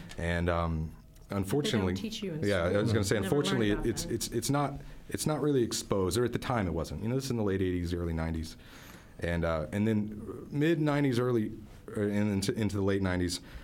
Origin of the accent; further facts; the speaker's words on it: Tulsa, Oklahoma, United States; growing up in Tulsa, I was a big Tulsa historian. I was very proud of Tulsa's history.